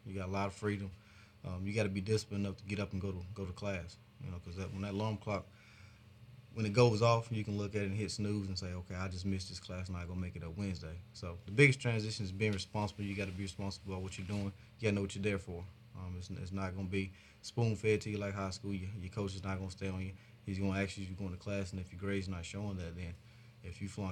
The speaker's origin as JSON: {"language": "English", "town": "Tallahassee", "region": "Florida", "country": "United States", "said": "the reason I chose Troy or UAB is because I'm from Tallahassee, and Tallahassee is similar to Troy size-wise."}